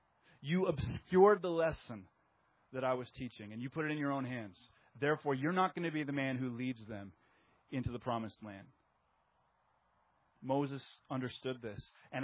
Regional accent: Canada; I'm a Canadian.

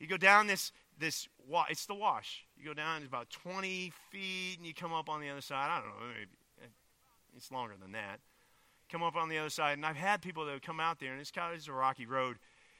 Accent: Indiana, United States; I come from Indiana, out on the east.

